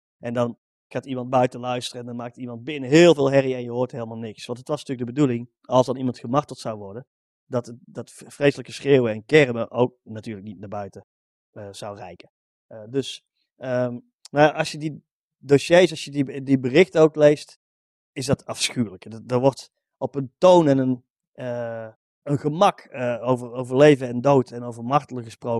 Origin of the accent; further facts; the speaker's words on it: Tilburg, North Brabant, Netherlands; En ik ben een geboren en getogen Tilburger.